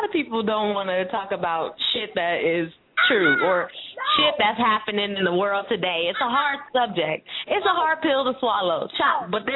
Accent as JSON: {"language": "English", "town": "San Francisco", "region": "California", "country": "United States", "tie": "born or raised there", "said": "from San Francisco, so I've been exposed to probably a little more maybe than other people have."}